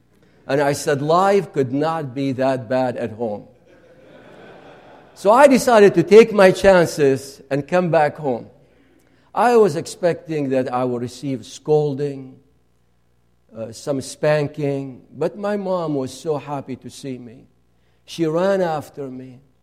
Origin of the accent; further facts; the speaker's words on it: Nineveh, Iraq; now in United States; I come from Nineveh.